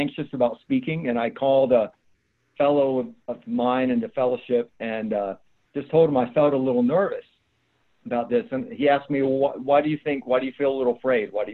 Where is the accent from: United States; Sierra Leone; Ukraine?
United States; North Carolina; also born or lived in New York / Fort Lauderdale; geographical moves from New York to Fort Lauderdale, back to New York, and now in North Carolina in my hometown, all done solvently.